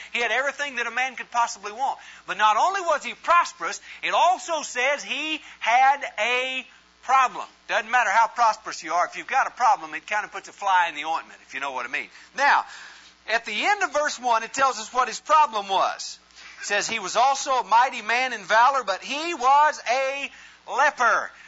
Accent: Texas, United States; moved away as an adult; I'm from Texas, too. I moved from Texas 2 years ago, so I can do that.

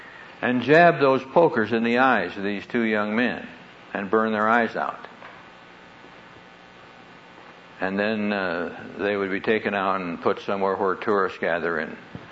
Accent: Neola, Iowa, United States; I'm from Neola, Iowa, population 900. And this is all strange.

